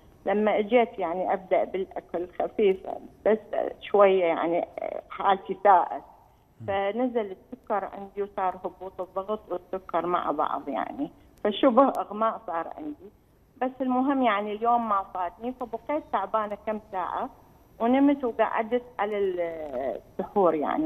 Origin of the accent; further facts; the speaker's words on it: Iraq; إحنا عندنا بالعراق يعني الواحد يضحي بحياته